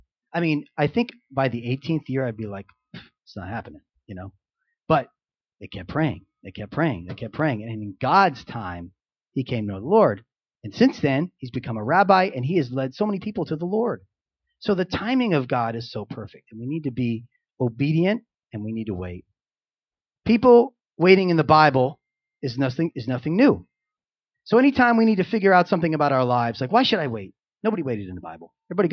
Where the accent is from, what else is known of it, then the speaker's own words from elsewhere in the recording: Florida, United States; moved away as an adult; I moved here about 4 months ago. So I'm fresh off the boat from Florida. And we grew up in Florida. You know, I'm almost 40, so I've lived there, 30 years, you know.